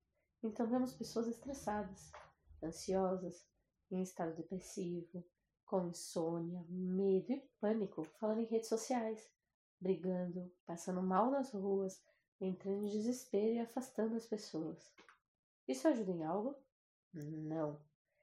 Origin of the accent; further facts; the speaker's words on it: São Paulo, Brazil; eu sou psicóloga, sou de São Paulo